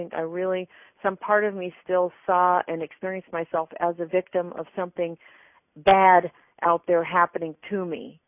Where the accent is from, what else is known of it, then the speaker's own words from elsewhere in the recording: Arizona, United States; I'm from Arizona, and different places.